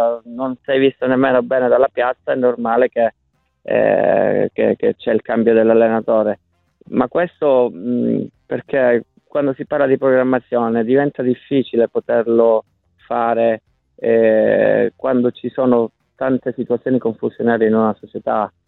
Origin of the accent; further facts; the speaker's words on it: Crotone, Calabria, Italy; A Crotone, io sono di Crotone.